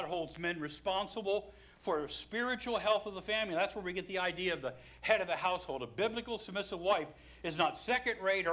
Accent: West Virginia, United States; I'm from West Virginia.

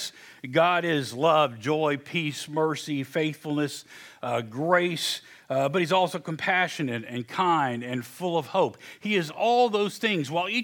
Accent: West Virginia, United States; I'm from West Virginia, so I like it simple.

